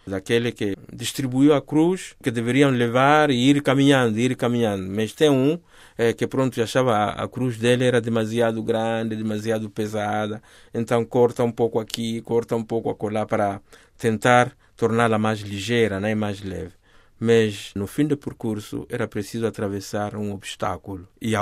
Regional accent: Mozambique; serve para mim como moçambicano

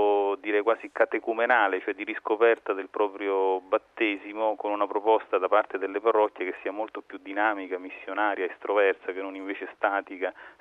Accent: Acuto, Lazio, Italy; also born or lived in Rome / Fiuggi / Anagni / Alatri; Sono nato a Roma, ma in realtà sono sempre vissuto tra Acuto, Fiuggi, Anagni, Alatri

